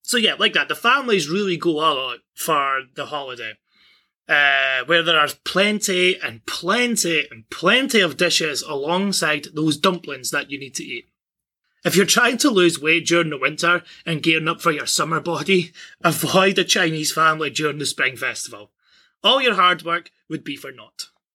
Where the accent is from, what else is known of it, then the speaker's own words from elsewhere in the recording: Scotland, United Kingdom; I'm from Scotland